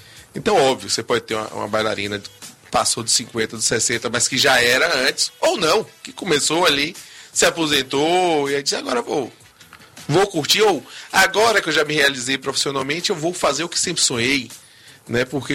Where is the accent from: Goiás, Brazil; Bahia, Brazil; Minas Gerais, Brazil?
Bahia, Brazil; Salvador; nós podemos apoiar, enquanto baianos e soteropolitanos